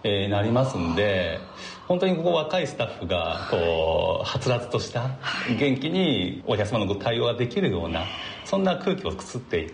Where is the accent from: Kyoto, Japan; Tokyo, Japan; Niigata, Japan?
Niigata, Japan; 私自身もこう新潟で生まれてで新潟で育った人間ですし、